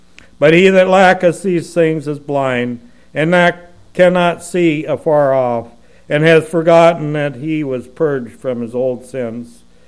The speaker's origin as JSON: {"language": "English", "town": "Pasco", "region": "Washington", "country": "United States", "said": "I'm here during the winter time off and on, pretty much all winter. But I'm from Tri-Cities, Washington, Pasco, Washington"}